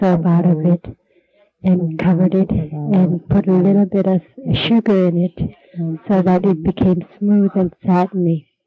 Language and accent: English; Atqasuk, Alaska, United States; I'm from Atkasuk, and there's a whole bunch of Saudi Arabia, and they're close by from Atkasuk.